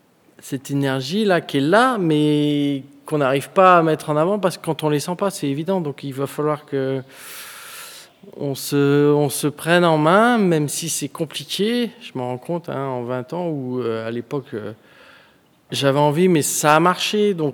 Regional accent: Brittany, France; Quand on est breton, on connaît que le Mont Saint-Michel.

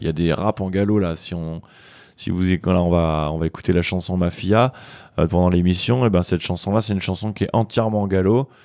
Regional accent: Paris, Île-de-France, France; moi je suis de Paris ici, on habite tous dans la campagne, tout ça. Moi j'habite dans une yourte

